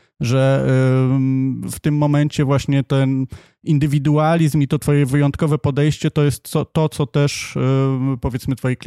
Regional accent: Kielce, Świętokrzyskie Voivodeship, Poland; now in Warsaw, Poland; ja jestem z Kielc.

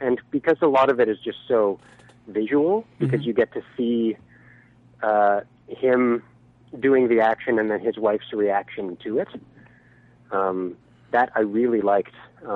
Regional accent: Edmonton, Alberta, Canada; now in Vancouver, Canada; I'm from Vancouver originally. Edmonton originally, but I live in Vancouver.

